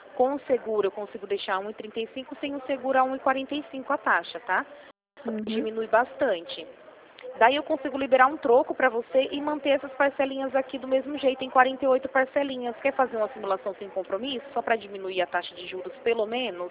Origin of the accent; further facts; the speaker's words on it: Rio Claro, São Paulo, Brazil; como eu sou de Rio Claro também